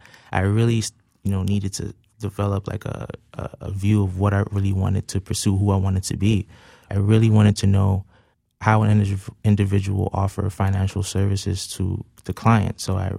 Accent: Brooklyn, New York, United States; I'm from Brooklyn, New York, Canarsie, New York, particular.

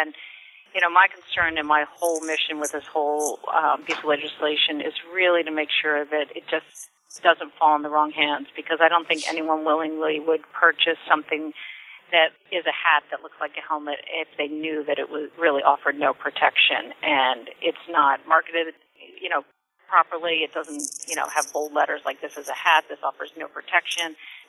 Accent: Connecticut, United States; I worked with Senator Dodd here in Connecticut. I'm from Connecticut

